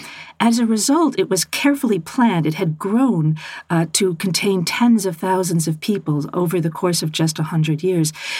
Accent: United States; But I think as an American woman and you as a Brit

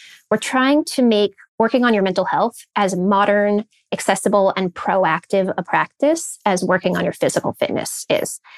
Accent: California, United States; So I grew up in Silicon Valley. I think that was really the heart of it.

